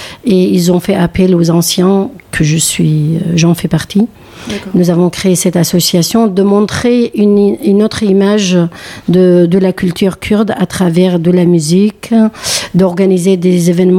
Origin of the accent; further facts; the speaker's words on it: Derik, Al-Hasakah Governorate, Syria; French is a second language; Donc, je suis de Derik, pas très loin de Tigre.